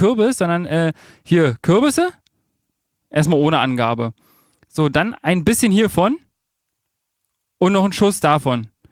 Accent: Germany; wie man als Deutscher natürlich sagt

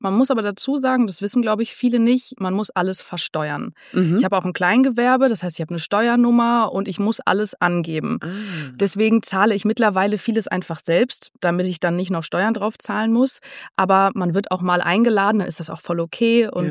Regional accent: Münster, North Rhine-Westphalia, Germany; Ich komme aus Münster, ich bin Kummer gewohnt. Bei uns ist das Wetter in Münster ist immer schlecht oder meistens schlecht.

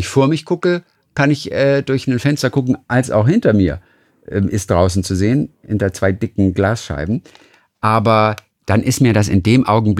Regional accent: Lübeck, Schleswig-Holstein, Germany; Ich komme schließlich aus Norddeutschland.

